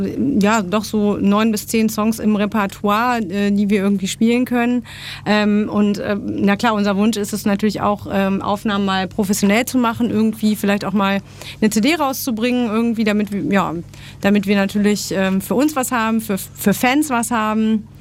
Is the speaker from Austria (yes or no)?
no; Paderborn, North Rhine-Westphalia, Germany; wir kommen alle wirklich aus dem Raum Ostwestfalen-Lippe. Ich, wie gesagt, jetzt hier aus Paderborn.